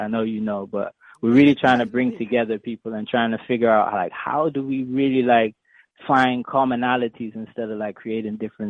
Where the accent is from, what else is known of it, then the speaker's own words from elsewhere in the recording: St. Lucia; I also was raised in a lot of countries and cultures myself. I have a West Indian background. I'm from St. Lucia. My father's from Sri Lanka.